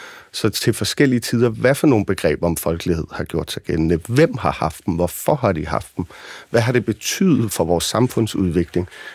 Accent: Copenhagen, Capital Region of Denmark, Denmark; Og nu er jeg jo selv fra København, født og opvokset.

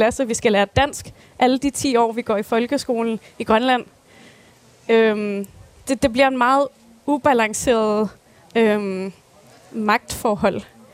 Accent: Aarhus, Central Denmark Region, Denmark; born there; also born or lived in Greenland; jeg er født i Aarhus og har boet i Danmark og flyttet frem og tilbage i min barndom.

